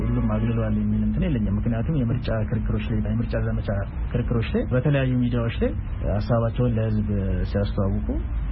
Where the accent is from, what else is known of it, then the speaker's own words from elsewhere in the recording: Ambo, Oromia, Ethiopia; እዚሁ አምቦ ከተማ ተወልጄ ያደኩት